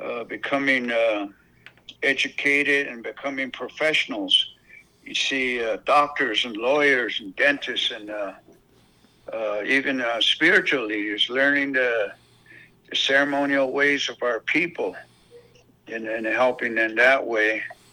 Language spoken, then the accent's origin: English; Fort Defiance, Arizona, United States; There was like maybe 9-10 people, including myself. I'm from Fort Defiance.